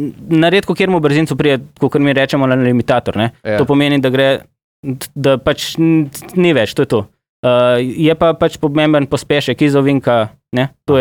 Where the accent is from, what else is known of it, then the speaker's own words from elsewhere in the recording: Vipava, Goriška, Slovenia; on je z Idrije, jaz sem iz Vipave